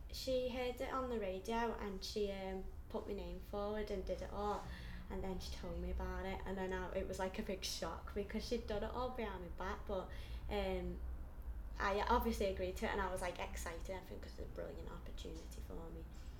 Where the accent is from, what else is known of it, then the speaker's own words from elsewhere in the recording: Skelmersdale, North West England, United Kingdom; I was born on the 18th of the 8th, 88. I'm from Skelmersdale.